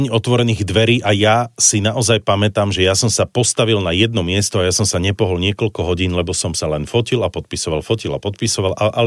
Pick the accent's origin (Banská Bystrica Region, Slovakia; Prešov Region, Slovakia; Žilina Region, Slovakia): Banská Bystrica Region, Slovakia; Banská Bystrica; Ja som zase z Banskej Bystrice, čiže my vieme spievať, vieš, my vieme tak pekne tak ľubozvučne rozprávať, vieš.